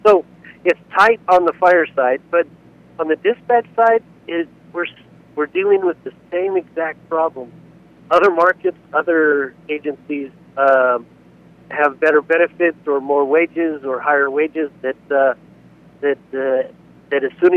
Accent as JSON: {"language": "English", "town": "Tucson", "region": "Arizona", "country": "United States", "tie": "born or raised there", "also_born_or_lived": "Douglas, Arizona", "said": "I'm native Southern Arizona. I was born in Douglas, Arizona, but within 6 months I've been in Tucson."}